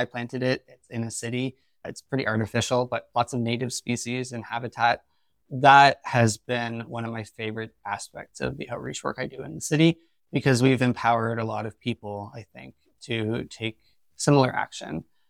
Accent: Toronto, Ontario, Canada; now in London, United Kingdom; I come from the Greater Toronto area. I grew up in a subdivision, and I think I appreciate London more because of my background and kind of growing up in an urban sprawl landscape.

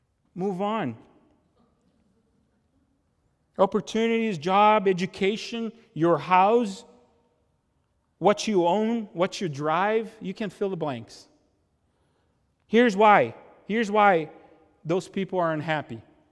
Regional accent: Brazil; English is a second language; now in United States; I grew up in Brazil. I want to be a soccer player.

